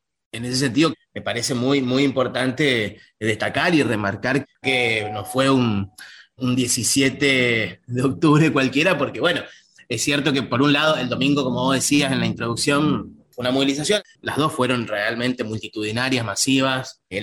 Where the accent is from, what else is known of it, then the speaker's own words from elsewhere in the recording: Argentina; como ciudadano argentino